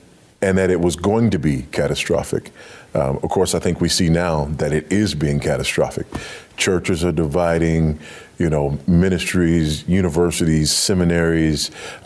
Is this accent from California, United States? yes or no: yes; Los Angeles, California, United States; I grew up in Los Angeles on a fault line and experienced an earthquake or two in my day.